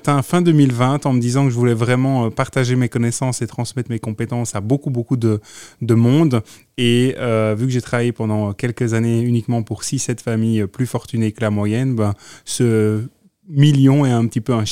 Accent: Namur, Wallonia, Belgium; Alors d'où je viens, donc je suis belge d'origine, même namurois, je viens de Namur.

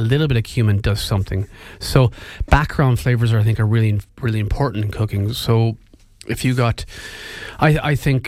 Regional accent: Canada; I'm Canadian.

